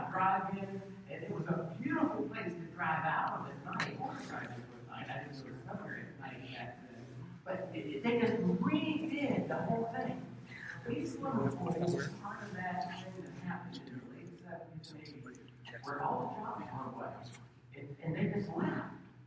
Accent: East Liverpool, Ohio, United States; I drove back to my hometown of East Liverpool.

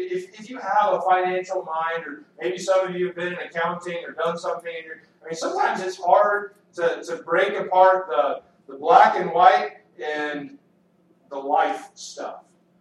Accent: the South, United States; Living in a small town, I have a friend of mine who … not just because I'm from the South.

